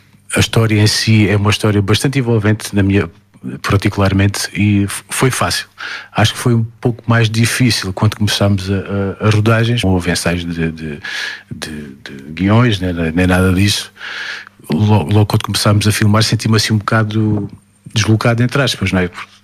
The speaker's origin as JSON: {"language": "Portuguese", "region": "Alentejo", "country": "Portugal", "tie": "born or raised there", "said": "Eu vivo o Alentejo, eu sou alentejano de raiz e vivo no Alentejo"}